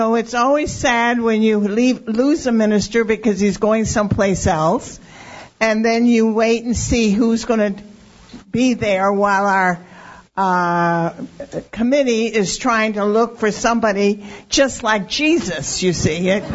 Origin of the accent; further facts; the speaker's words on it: Poughkeepsie, New York, United States; I just want to say that we are from Poughkeepsie, New York